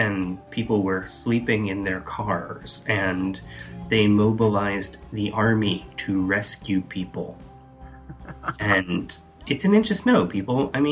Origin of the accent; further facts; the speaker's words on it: Massachusetts, United States; Let's go with Woburn, since we're actually from Massachusetts.